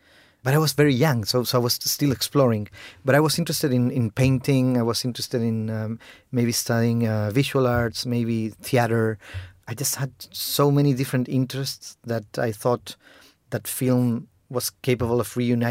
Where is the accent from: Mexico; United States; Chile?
Chile; Oh, because I grew up in Chile, and culturally, we have many things in common.